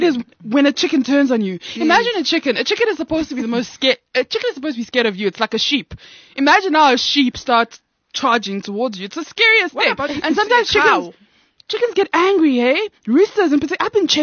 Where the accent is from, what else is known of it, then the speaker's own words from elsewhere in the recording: Johannesburg, Gauteng, South Africa; But I was born and raised in Joburg.